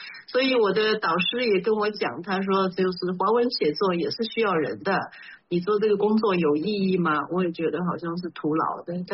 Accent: Jiangnan, China; 这个是余山是我的故乡，它在江南。

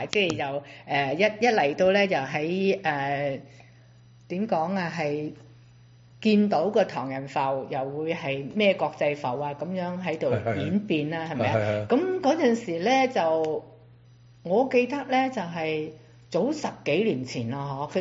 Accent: China; 我哋中國人有個習慣啊嘛

